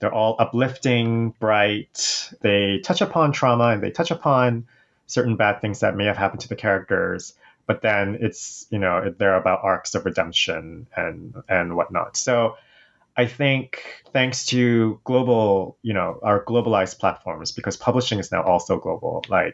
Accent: South Korea; accent: American; a lot of people mistake me for American because of the way I sound, but I'm not American. I'm very Korean. I'm a Korean national. I live in Korea. There's nothing American about me aside from my accent.

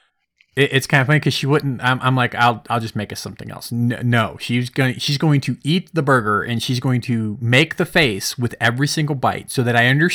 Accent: Ireland; And I am also Irish.

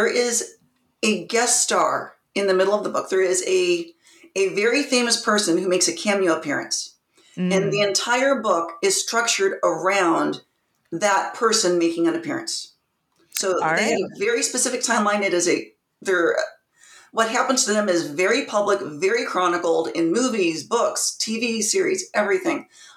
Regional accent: United States; Okay, kind of building off what was already said, and because I am also an American, healthcare.

